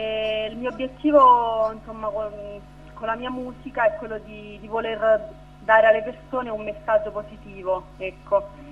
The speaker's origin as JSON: {"language": "Italian", "town": "San Benedetto del Tronto", "region": "Marche", "country": "Italy", "said": "sono una ragazza di 21 anni, vengo da San Benedetto del Tronto, nelle Marche."}